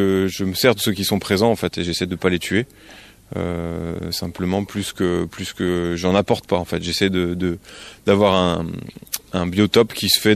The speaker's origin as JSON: {"language": "French", "region": "Auvergne-Rhône-Alpes", "country": "France", "tie": "born or raised there", "said": "Non, je suis pas d'ici vraiment. Je suis de Rhône-Alpes, on va dire. Voilà, j'ai navigué pas mal en Rhône-Alpes."}